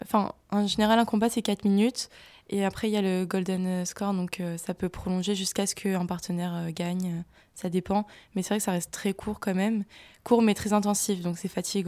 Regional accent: Paris, Île-de-France, France; Je suis née à Paris. J'ai grandi à Paris, mais je suis venue m'installer à Enghien-les-Bains il y a maintenant 10 ans, 11 ans.

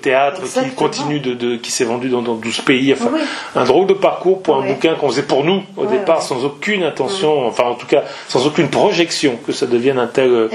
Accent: Italy; Moi, je suis à moitié italien par mon père. J'ai grandi en partie en Italie. Ma fille est née en Italie. J'ai vécu très régulièrement.

